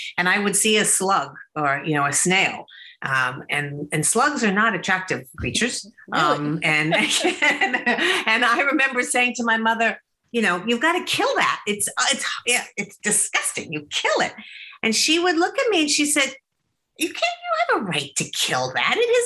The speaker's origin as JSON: {"language": "English", "town": "Beverly Hills", "region": "California", "country": "United States", "tie": "born or raised there", "said": "the world that I grew up in Beverly Hills, California, was far from reality."}